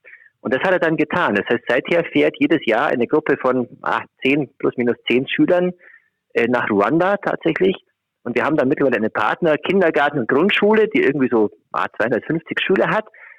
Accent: Augsburg, Bavaria, Germany; born there; Also gebürtige Augsburger, also beide Schwaben, um genau zu sein.

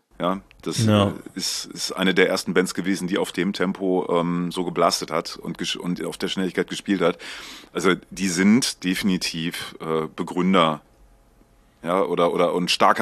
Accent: Italy; German is a second language; aber wenn ich als Italiener einen Deutsch deutschen Text wieder, ne? einspreche...

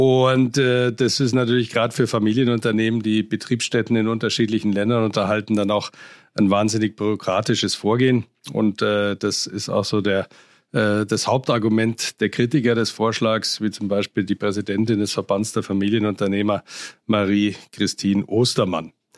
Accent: Bavaria, Germany; Als waschechter Bayer

